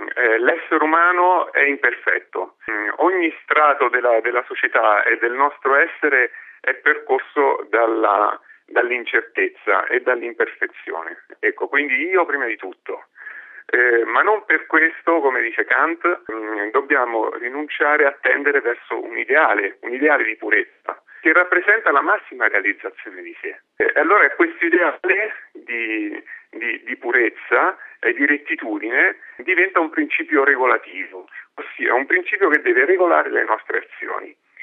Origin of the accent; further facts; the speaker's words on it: Ascoli Piceno, Marche, Italy; Io sono di Ascoli Piceno, originario, e quindi non posso che essere legato al cuore, con il cuore ai miei concittadini, alla mia piccola e stupenda città